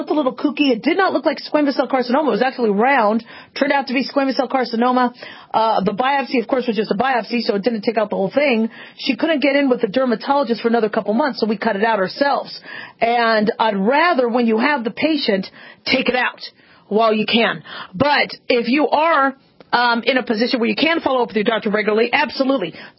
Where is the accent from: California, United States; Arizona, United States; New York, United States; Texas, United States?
Arizona, United States; Phoenix; I remember, you know, growing up in Phoenix, Arizona, we had to do square dancing every year.